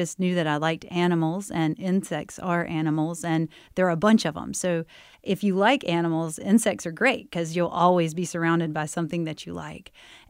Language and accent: English; Goldsboro, North Carolina, United States; Oh, it was wonderful for me growing up in Goldsboro. It's a great and nurturing town full of a lot of natural spaces and a lot of time to read, if you want to read.